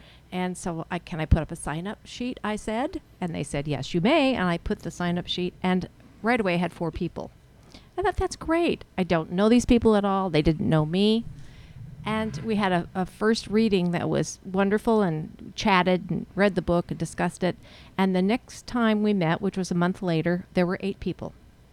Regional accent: Texas, United States; We're from Texas.

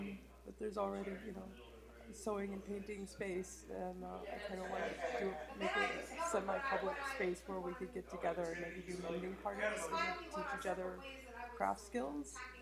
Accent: the South, United States; I'm from the South.

